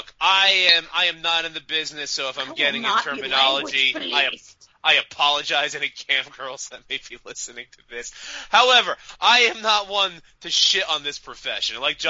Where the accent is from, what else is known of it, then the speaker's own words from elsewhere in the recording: United States; I am an American, damn it.